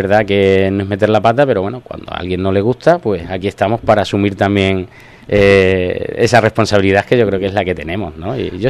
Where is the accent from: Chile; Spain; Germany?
Spain; Valdencín, Extremadura; como me siento que soy al final vecino de Torrejoncillo y Valdencín, ¿no?, me crié allí en Valdencín